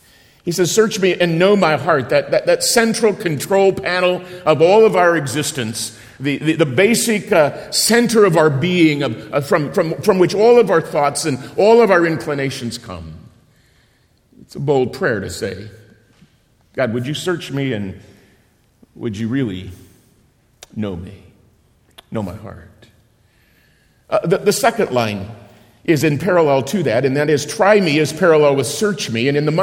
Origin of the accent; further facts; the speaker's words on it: Phoenix, Arizona, United States; we were back in my hometown of Phoenix, Arizona.